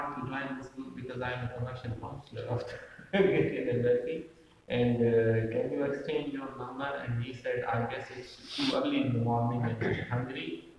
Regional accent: Pakistan; being a teacher, being a Pakistani citizen, and being a government employee

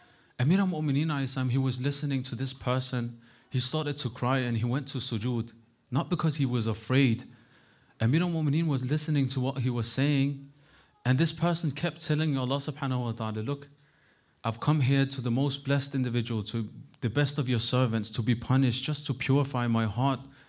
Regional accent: Denmark; English is a second language; I was born and raised in Denmark, I've seen worse than that.

